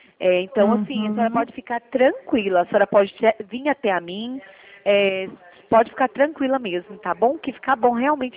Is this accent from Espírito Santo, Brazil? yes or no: no; Goiânia, Goiás, Brazil; Eu sou de Goiânia.